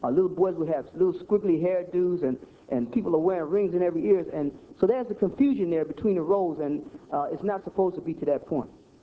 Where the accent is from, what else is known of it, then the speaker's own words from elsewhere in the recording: Kosciusko, Mississippi, United States; I am from Kosciuszko, Mississippi, and I just recently came from the Washington, D.C. area.